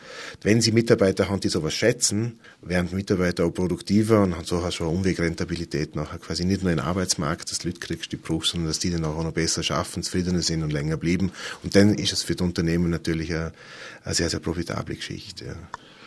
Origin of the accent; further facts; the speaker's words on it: Vorarlberg, Austria; Ja, ich bin ja ein Vorarlberger, wie man vielleicht noch halbwegs hört.